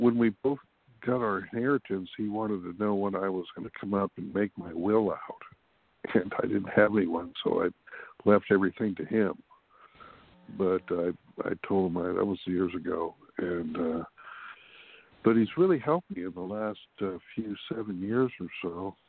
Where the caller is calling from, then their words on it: California, United States; from California